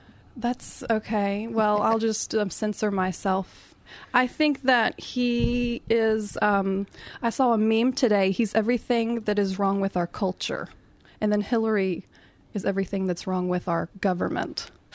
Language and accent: English; West Virginia, United States; Okay, I'm from West Virginia in the U.S.